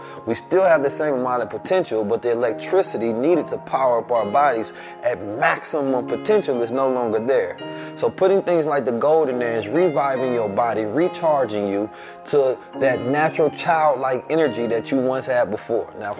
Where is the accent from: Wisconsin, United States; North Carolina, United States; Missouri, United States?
Missouri, United States; St. Louis; When I was younger, and … growing up in St. Louis